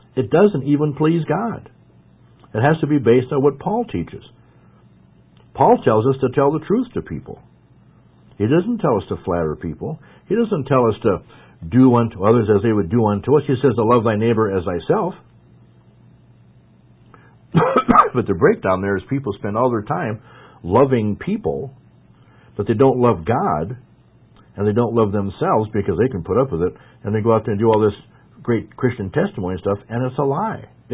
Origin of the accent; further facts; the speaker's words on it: Ohio, United States; now in South Dakota, United States; I'm not from Ohio anymore, where people out there just have massively powerful religions.